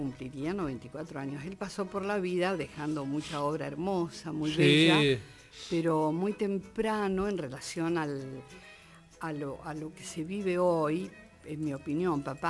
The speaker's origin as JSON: {"language": "Spanish", "region": "Mendoza", "country": "Argentina", "tie": "born or raised there", "also_born_or_lived": "Rosario / La Rioja", "said": "nosotros radicábamos indistintamente entre Rosario, que es donde yo nací, y en Mendoza, donde me crié."}